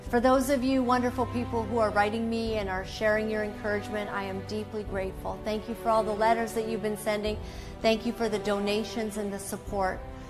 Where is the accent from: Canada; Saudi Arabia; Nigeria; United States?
Canada; We are free citizens. We are Canadian citizens.